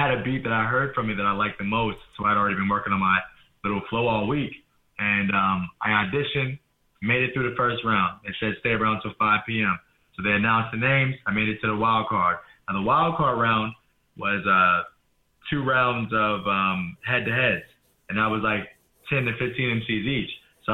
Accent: Fairfield, California, United States; So, like, I was born in Fairfield, California.

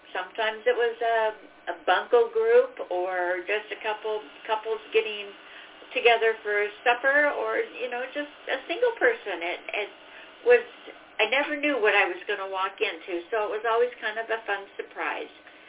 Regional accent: Pacific Northwest, United States; A little bit about my background as I grew up up in the Pacific Northwest and started my working career up there.

